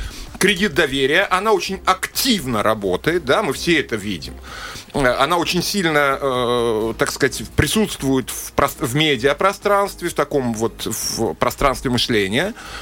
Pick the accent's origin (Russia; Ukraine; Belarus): Russia; Moscow; я такой весь из Москвы